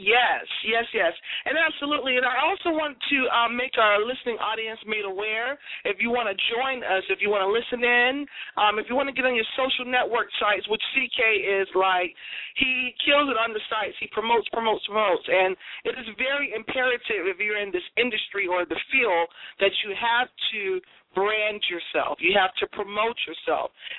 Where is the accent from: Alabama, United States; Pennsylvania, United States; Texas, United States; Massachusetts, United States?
Massachusetts, United States; Boston; born there; Like myself, I am half Jamaican, half Cape Verdean, which is West African for the Ivory Coast. We're born in Boston, Massachusetts